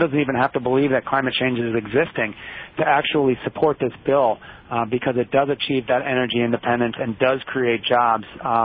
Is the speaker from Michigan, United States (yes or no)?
yes; Michigan, United States; You know, I'm from Michigan, and the Great Lakes, for example, have decreased in terms of the height of the lake